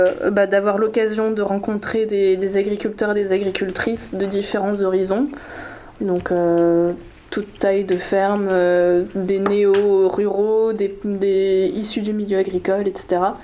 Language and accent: French; Paris, Île-de-France, France; also born or lived in Mulhouse; Je ne suis pas du tout issue du milieu agricole. J'ai grandi à Paris et en Alsace, à Mulhouse, donc plutôt des grandes villes.